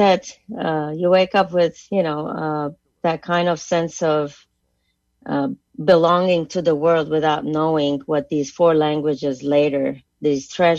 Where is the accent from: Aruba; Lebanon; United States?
Lebanon; English is a second language; Growing up in Lebanon was very interesting because you grew up first thing 3 years, you know, you're a 3 years old, you know, child. They send you to school and you are exposed for four different languages. You have Armenian, Arabic, your first mother